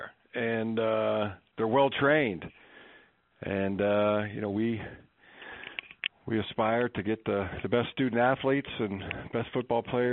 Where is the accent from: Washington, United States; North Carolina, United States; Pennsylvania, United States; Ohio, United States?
Ohio, United States; born there; I was born in Ohio, like Ohio.